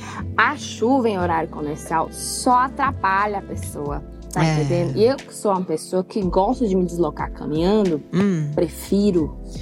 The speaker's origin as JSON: {"language": "Portuguese", "region": "Bahia", "country": "Brazil", "said": "Sou do interior da Bahia e vou ser polêmica agora, viu?"}